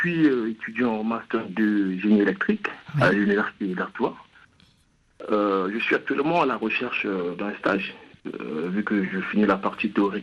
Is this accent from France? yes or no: no; Republic of the Congo; moved away; Donc, je reviens du Congo-Brazza, j'ai un diplôme d'ingénieur en électromécanique.